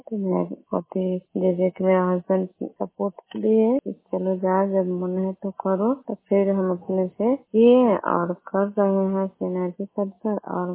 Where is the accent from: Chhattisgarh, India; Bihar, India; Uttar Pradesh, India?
Bihar, India; घर नंदन कर चुका है, मकेर प्रखंड के रहने वाली हूँ